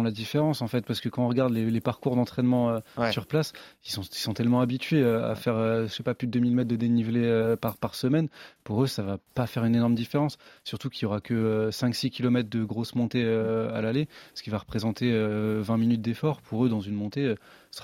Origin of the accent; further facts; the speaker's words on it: France; personne n'irait jouer en tant que Français avec moi tout devant sur les tout premiers